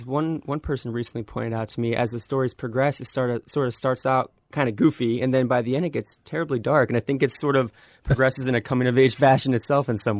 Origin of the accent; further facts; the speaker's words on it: Fort Wayne, Indiana, United States; there's a small neighborhood in Fort Wayne, Indiana, which is my hometown.